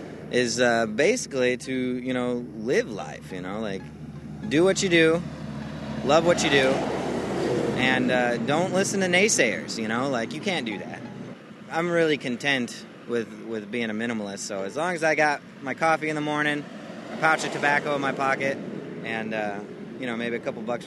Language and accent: English; Duluth, Minnesota, United States; I'm from Duluth, Minnesota. I'm 23 years old.